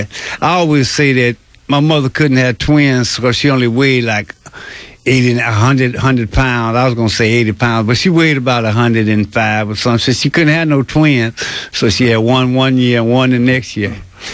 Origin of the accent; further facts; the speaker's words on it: Detroit, Michigan, United States; moved away; Although we came from Detroit, it was like how people come from the South.